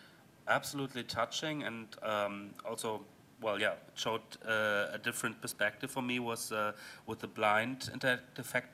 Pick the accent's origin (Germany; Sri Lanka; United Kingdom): Germany; English is a second language; I think this is a common experience that many in this room probably had growing up in Germany or so. I was 12 years old. I had my dictionary next to me. I was playing interactive fiction in this foreign language